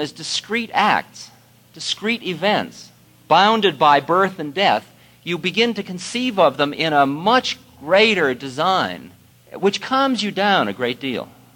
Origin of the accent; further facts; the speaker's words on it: Newton Centre, Massachusetts, United States; What about all the rest of the people I grew up with in Newton Center